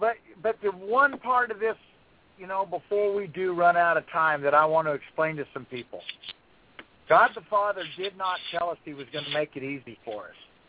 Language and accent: English; Brisbane, Queensland, Australia; also born or lived in Sydney; I grew up in Brisbane and Sydney.